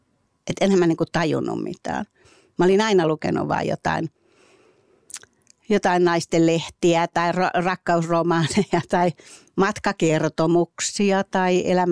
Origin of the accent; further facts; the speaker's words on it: Helsinki, Uusimaa, Finland; Mä olen helsinkiläinen, stadilainen ja aivan tavallisesta perheestä.